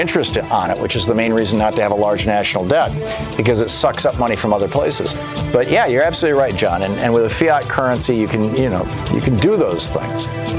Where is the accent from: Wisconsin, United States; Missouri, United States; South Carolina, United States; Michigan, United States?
Michigan, United States; Lansing; in Lansing, Michigan, my hometown.